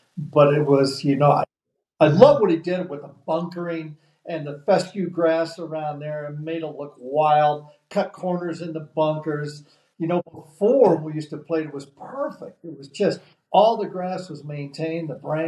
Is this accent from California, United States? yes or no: yes; California, United States; And that's just from me growing up in Southern Cal and watching that golf course get exposed to the public.